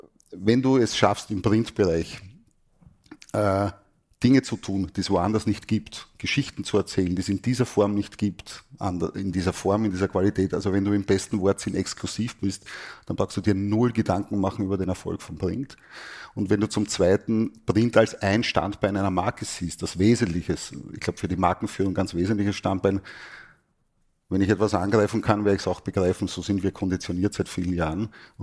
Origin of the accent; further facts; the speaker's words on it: Austria; so sind wir Österreicher.